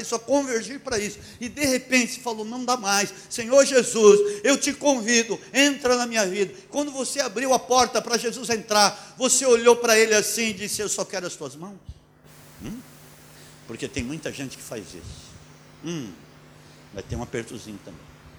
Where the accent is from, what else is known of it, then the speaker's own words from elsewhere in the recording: Brazil; now in Portugal; Portugal, nunca se ouviu falar de tanta crise que está em Portugal, mas eu vim aqui, lá do Brasil, para dizer para você, chegou a tua hora, querido.